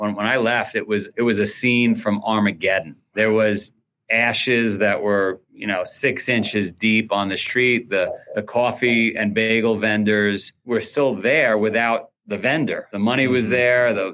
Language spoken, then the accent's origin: English; Queens, New York, United States; I grew up in Queens. If you saw the movie Goodfellas, I grew up ground zero for that.